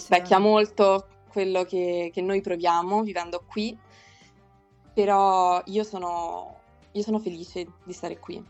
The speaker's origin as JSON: {"language": "Italian", "town": "Rome", "region": "Lazio", "country": "Italy", "said": "assolutamente, tutta la famiglia, siamo tutti di Roma."}